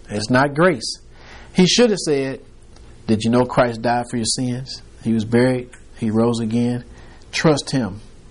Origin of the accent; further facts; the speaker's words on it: Detroit, Michigan, United States; We are in the South. Well, I was from Detroit, so that's what they say.